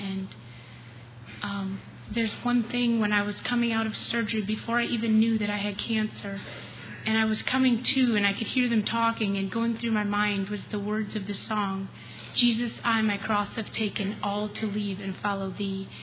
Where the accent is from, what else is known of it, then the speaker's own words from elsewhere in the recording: Wisconsin, United States; I'm from Wisconsin.